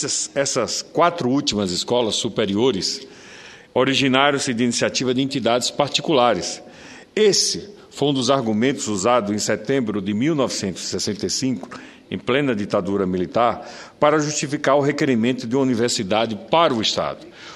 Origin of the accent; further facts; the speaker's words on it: Itabaiana, Sergipe, Brazil; quando então o presidente Lula esteve em Itabaiana, minha terra natal